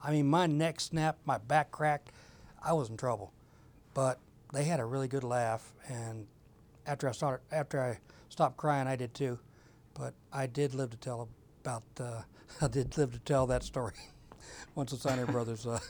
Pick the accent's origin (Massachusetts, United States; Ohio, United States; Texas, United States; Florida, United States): Ohio, United States; I am from Ohio originally, so of course we have a beef with anybody from Michigan